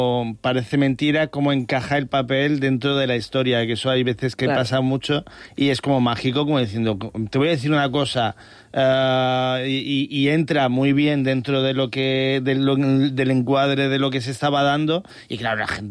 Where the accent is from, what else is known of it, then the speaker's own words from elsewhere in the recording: Balearic Islands, Spain; aunque no lo parezca, soy mallorquín.